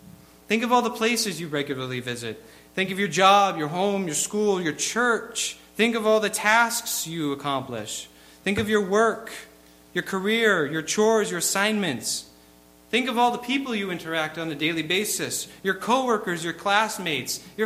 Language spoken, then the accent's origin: English; Rhode Island, United States; now in Wisconsin, United States; I know I feel like a foreigner just since I moved from Rhode Island out here to Wisconsin. When I told my coworkers that I was from New England, they treated me like I was Tom Brady incarnate.